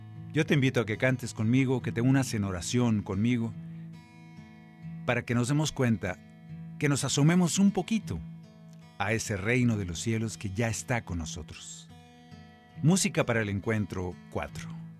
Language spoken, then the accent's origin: Spanish; Sonora, Mexico; compusimos cuando vivíamos en Hermosillo, Sonora, allá en mi estado